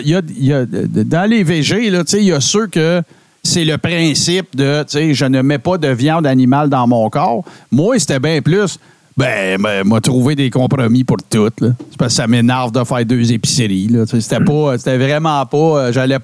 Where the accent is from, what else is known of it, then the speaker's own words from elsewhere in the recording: Quebec, Canada; Je viens du Témiscamingue, les amis